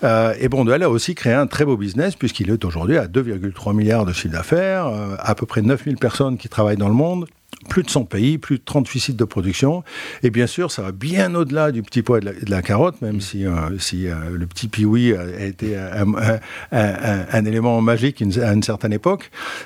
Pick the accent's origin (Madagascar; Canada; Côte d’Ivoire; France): France; Parce que j'étais un expatrié en tant que Français dans son propre pays d'origine.